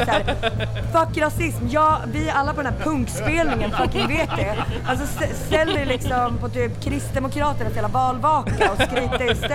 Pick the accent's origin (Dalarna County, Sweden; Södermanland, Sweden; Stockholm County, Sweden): Dalarna County, Sweden; Falun; Jag kommer ju från Falun, så att det är ju ett stort hat i mig mot dem.